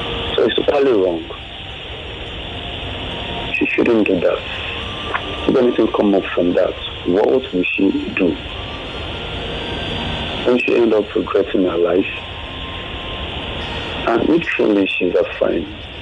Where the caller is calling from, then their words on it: Ikorodu, Lagos, Nigeria; I'm calling from Ikorodu.